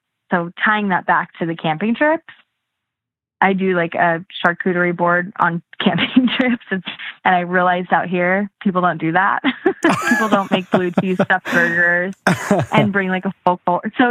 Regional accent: San Diego, California, United States; growing up in San Diego, living in the ocean, there's nothing I respect more than water.

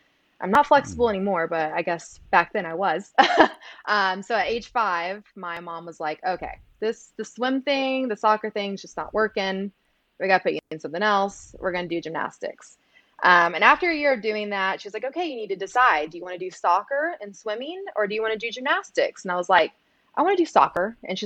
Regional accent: Austin, Texas, United States; I grew up in South Austin.

